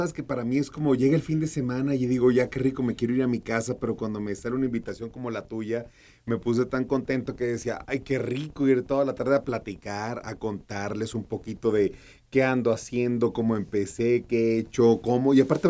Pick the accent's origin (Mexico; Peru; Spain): Mexico; Hermosillo, Sonora; born there; yo nací en Hermosillo, Sonora, y mi familia es una familia muy tradicional y muy conservadora, que toda la vida se dedicó a la agricultura y a la ganadería, como toda mi familia y como muchas familias de allá de Sonora.